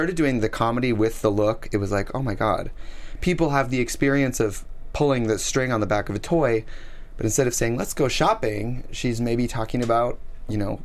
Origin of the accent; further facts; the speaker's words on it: Wisconsin, United States; I'm from Wisconsin.